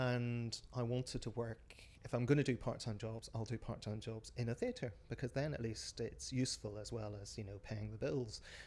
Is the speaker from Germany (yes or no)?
no; Holywood, Northern Ireland, United Kingdom; moved away as an adult; Well, I grew up in Belfast, and to be accurate, I grew up in Hollywood, which also always sounds very exciting. It's Hollywood just to the east of Belfast. And I left at 18 to go to university in Glasgow.